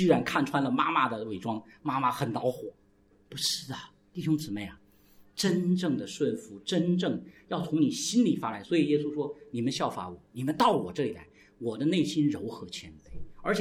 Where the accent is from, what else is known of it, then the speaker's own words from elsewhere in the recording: China; 我们中国人的习惯有的时候真的变成虚伪了